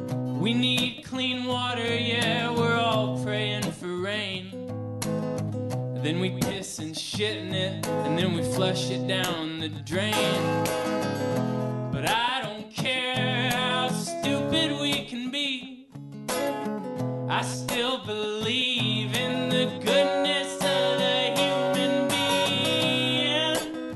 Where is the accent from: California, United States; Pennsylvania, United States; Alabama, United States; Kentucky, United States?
California, United States; Sacramento; now in Oakland, United States; I grew up in Sacramento. I've been living in Oakland lately and been spending a lot of time on the road.